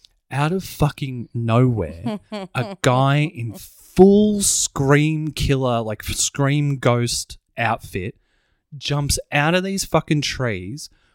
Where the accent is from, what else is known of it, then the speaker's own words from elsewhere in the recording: Broadmeadows, Victoria, Australia; We grew up in Broadmeadows, and I know we didn't have much more than that to do.